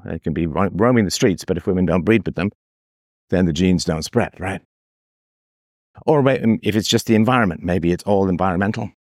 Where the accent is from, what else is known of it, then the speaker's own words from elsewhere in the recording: England, United Kingdom; growing up in England, and of that stock as a whole, although I'm half Irish, half German.